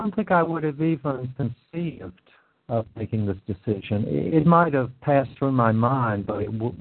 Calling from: China; I'm calling in from China.

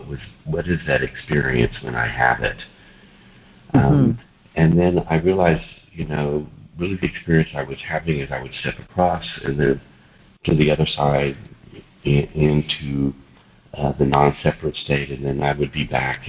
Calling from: Houston, Texas, United States; Good evening, this is … in Houston.

